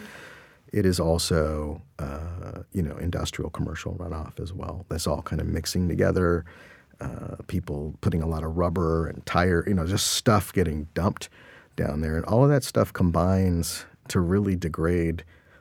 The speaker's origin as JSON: {"language": "English", "town": "San Diego", "region": "California", "country": "United States", "tie": "born or raised there", "said": "You know, I'm a native of San Diego. I grew up in South Bay. I grew up hanging out down by Imperial Beach and Camp Surf."}